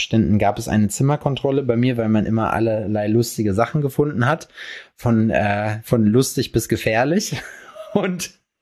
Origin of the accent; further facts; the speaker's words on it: Schalksmühle, North Rhine-Westphalia, Germany; Es gab mal in Schalksmühle, wo ich herkomme, gab es einen Bäcker